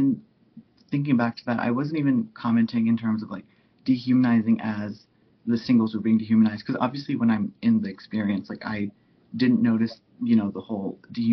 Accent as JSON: {"language": "English", "town": "Atlanta", "region": "Georgia", "country": "United States", "tie": "born or raised there", "also_born_or_lived": "Michigan / Chicago", "said": "I grew up mostly in the South. I grew up in Atlanta."}